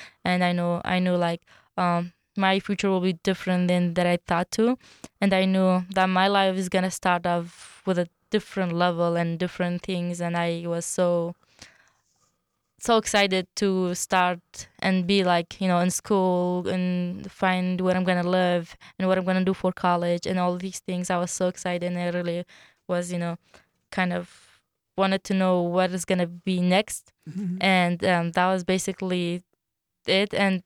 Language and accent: English; Iraq; also born or lived in Jordan; But I was in Jordan, even though I'm from Iraq. I was in Jordan for 1 year